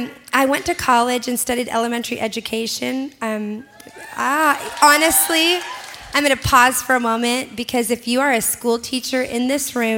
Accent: Seattle, Washington, United States; But so I was raised in Seattle, which is a long ways from here. Born and raised in Seattle.

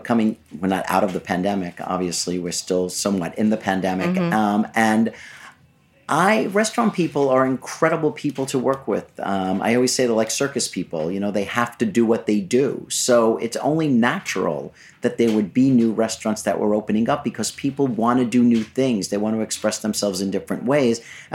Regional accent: Queens, New York, United States; Growing up in Queens, Manhattan was always the goal, was the goal.

